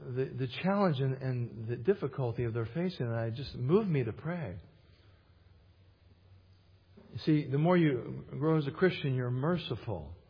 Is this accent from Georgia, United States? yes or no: no; California, United States; I grew up in California.